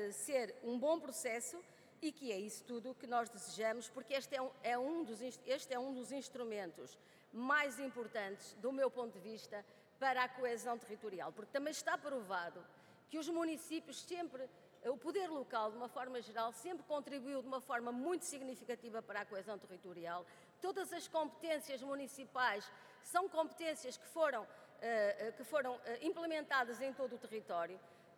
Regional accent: Trás-os-Montes, Portugal; eu próprio sou do Norte, mas eu também, como transmontana

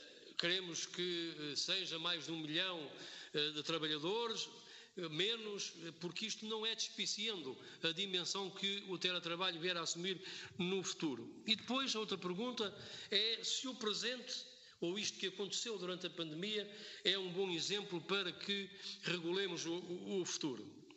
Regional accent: Minho, Portugal; Eu sou do Minho

